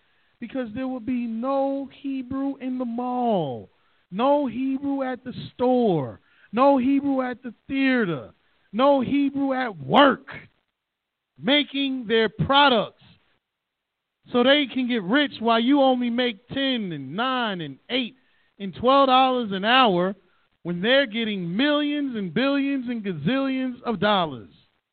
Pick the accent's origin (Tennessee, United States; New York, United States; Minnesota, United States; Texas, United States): New York, United States; I know when I was growing up in New York, they because firecrackers and fireworks were illegal in New York unless you're a professional.